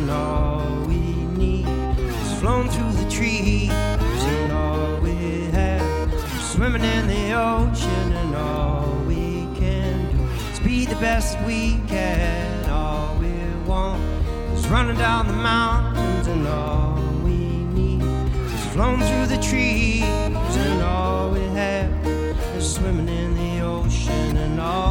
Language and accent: English; Australia; We come over from Australia to do this show for you, and it's nice to be here with you in the sunshine.